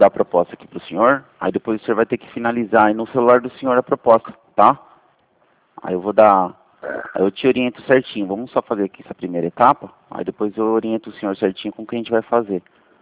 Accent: Itu, São Paulo, Brazil; Eu sou aqui do interior de São Paulo, de Itu.

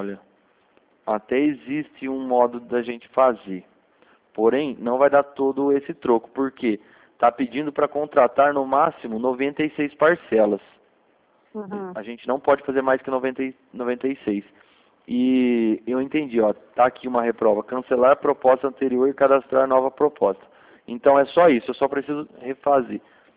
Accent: São Paulo, Brazil; Eu sou do estado de São Paulo

